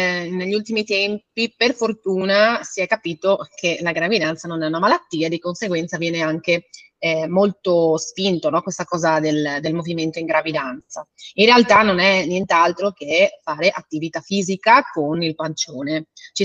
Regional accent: Friuli-Venezia Giulia, Italy; vengo dalla provincia di Udine e sono una professionista del movimento

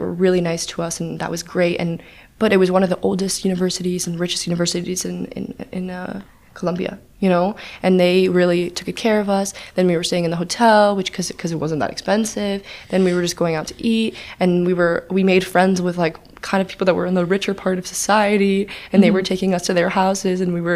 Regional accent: United States; Because I'm Greek-American and I grew up in America.

